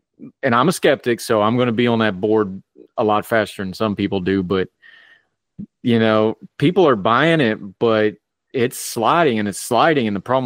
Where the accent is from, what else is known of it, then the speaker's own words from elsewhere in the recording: West Virginia, United States; because I'm from West Virginia